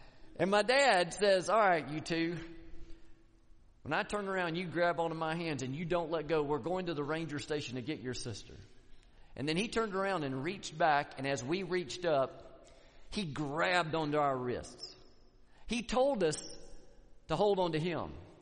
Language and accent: English; Tallahassee, Florida, United States; now in Atlanta, United States; Listen, when I was growing up, I grew up in Tallahassee. We would go to Atlanta for vacation. Now, I live in Atlanta.